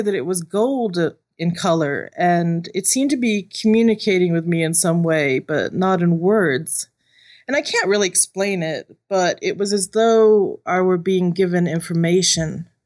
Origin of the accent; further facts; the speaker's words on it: Miami, Florida, United States; Well, for the most part, I grew up in Miami, Florida.